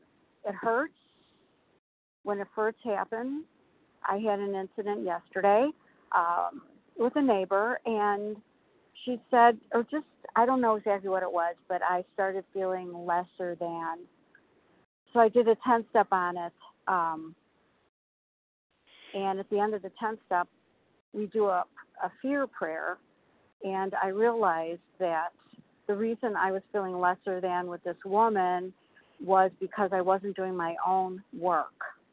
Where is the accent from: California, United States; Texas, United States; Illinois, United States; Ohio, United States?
Illinois, United States; I know it's probably my accent. Anyway, I'm from Illinois